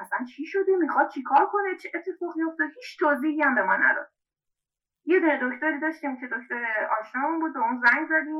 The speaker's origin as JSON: {"language": "Persian", "town": "Tehran", "region": "Tehran Province", "country": "Iran", "tie": "born or raised there", "moved": "yes", "lives_now": "Calgary, Canada", "said": "الان در کانادا زندگی میکنم، شهر کلگری، ولی متولد تهران و بزرگ شده تهران هستم."}